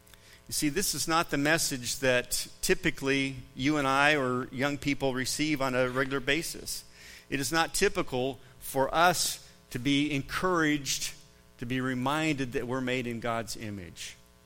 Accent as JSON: {"language": "English", "town": "Boise", "region": "Idaho", "country": "United States", "tie": "born or raised there", "said": "I grew up in Boise, Idaho. in the 60s and the 70s."}